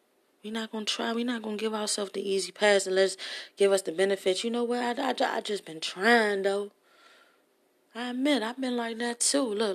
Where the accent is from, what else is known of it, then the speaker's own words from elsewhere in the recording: Washington, District of Columbia, United States; I'm in Northwest D.C. Let me be clear. I'm from Uptown. I'm an Uptown baby.